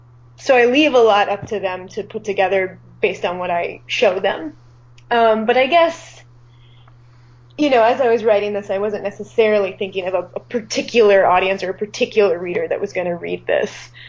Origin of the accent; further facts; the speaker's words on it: Atlanta, Georgia, United States; moved away; Like, well, I'm from Atlanta, and I moved, this is a small town.